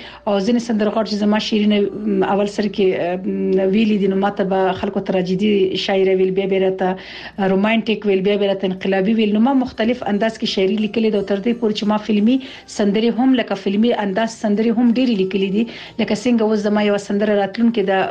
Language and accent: Pashto; Laghman, Afghanistan; زه د افغانستان د لغمان اوسیدونکو یم